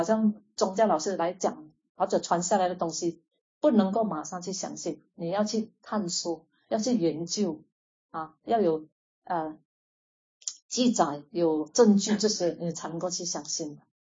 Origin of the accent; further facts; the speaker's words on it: Fujian, China; 中国人传统死了三年要做功德，我们福建人要做功德的，功德至少100千。